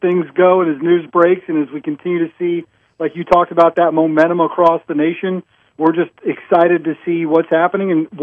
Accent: North Carolina, United States; My home state of North Carolina, where I grew up and live today.

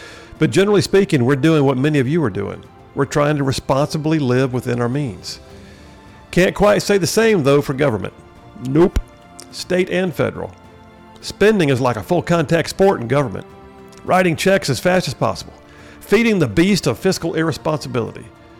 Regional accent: Alabama, United States; In my home state of Alabama, where I'm sitting right now

